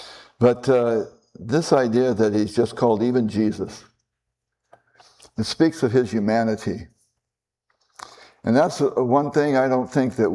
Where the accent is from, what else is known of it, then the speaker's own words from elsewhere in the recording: Midlothian, Virginia, United States; I'm from Midlothian, Virginia, which is in between Upper Midlothian, or Upper Lothian, and Lower Lothian. And it's a suburb of Richmond.